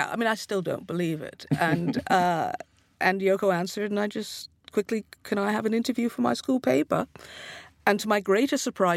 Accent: Montreal, Quebec, Canada; I grew up in Montreal

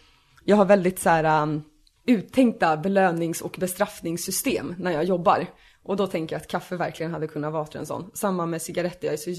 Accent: Sorunda, Stockholm County, Sweden; Så när jag bara, ja men utanför Nynäs. Så hon bara, ja men jag kommer också utanför Nynäs. Så jag bara, ja men Sorunda heter det.

